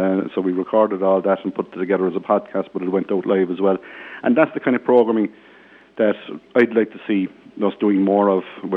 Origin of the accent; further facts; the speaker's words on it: County Cork, Ireland; Oh, I'm from West Cork.